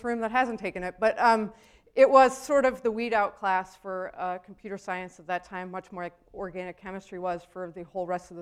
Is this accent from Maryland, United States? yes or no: no; Boulder, Colorado, United States; And so I grew up in Boulder, Colorado, and attended a somewhat mediocre public high school